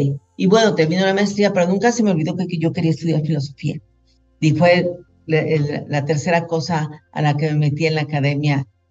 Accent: Mexico; Uy, bueno, yo soy mexicana, soy actuario

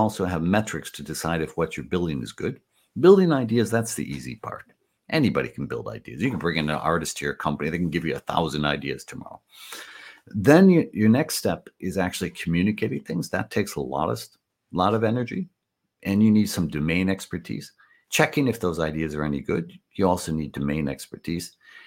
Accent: United States; I grew up in America. I believed in the power of everything

